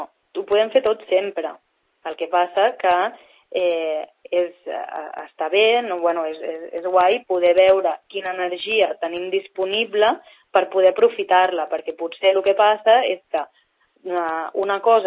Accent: Barcelona, Catalonia, Spain; now in La Floresta, Spain; jo soc de Barcelona sempre i he tingut amigues, amistats i tal que són de la Floresta

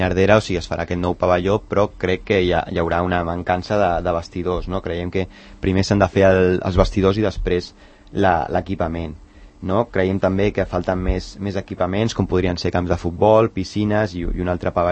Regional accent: Mirasol, Catalonia, Spain; Jo que sóc de Mirasol

